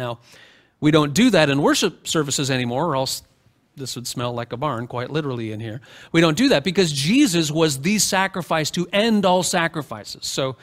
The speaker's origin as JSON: {"language": "English", "town": "Muskoka", "region": "Ontario", "country": "Canada", "tie": "born or raised there", "said": "just like I grew up in Muskoka, and like a little town like Port Carling would just swell in the summer with tourists, right?"}